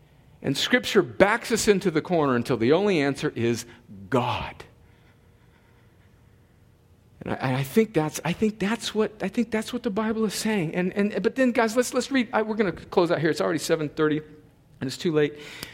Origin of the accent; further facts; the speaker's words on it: El Centro, California, United States; Hey Brenda from El Centro, California. Yeah. My hometown.